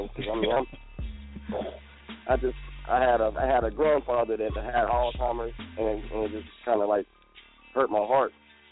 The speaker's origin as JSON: {"language": "English", "town": "Wichita", "region": "Kansas", "country": "United States", "also_born_or_lived": "Tennessee", "said": "I'm from Wichita, Kansas, but I was raised in the South as well, like east part of Tennessee. So I'm back and forth."}